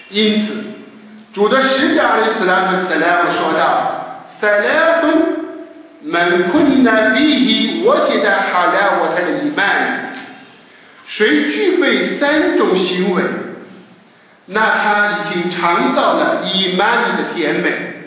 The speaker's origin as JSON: {"language": "Chinese", "country": "China", "said": "愚昧时代我们中国人对一对方辱骂的最严重的话"}